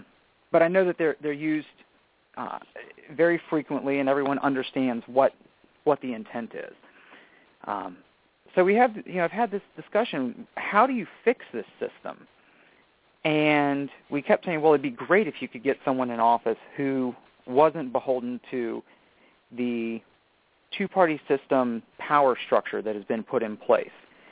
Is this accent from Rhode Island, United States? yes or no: no; Virginia, United States; I grew up just outside of Richmond in a rather impoverished area.